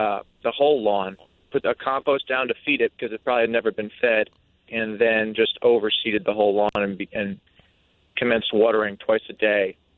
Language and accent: English; Easton, Pennsylvania, United States; No, not. I'm from Easton, but we call it Bethlehem.